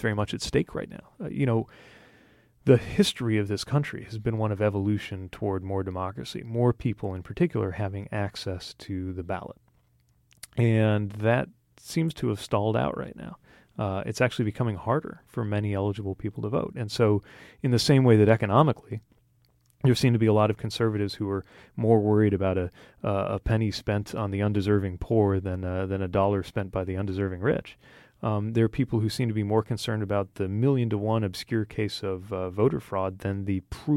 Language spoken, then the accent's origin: English; Indiana, United States; And one thing that people in my home state of Indiana have in common with people in Puerto Rico, fellow Americans